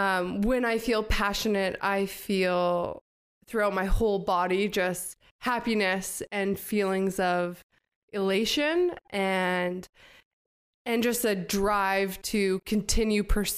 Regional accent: Kelowna, British Columbia, Canada; So I grew up in Kelowna, and I was a dual sport athlete.

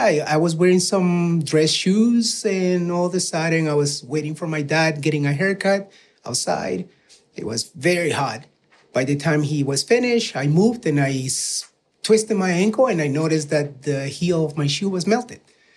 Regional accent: El Salvador; English is a second language; You know, I'm from El Salvador, like I said

